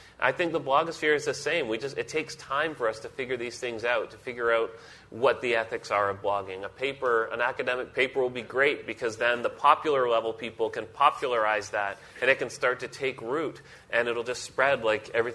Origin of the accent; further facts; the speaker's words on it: Canada; I do that. So, as a Canadian.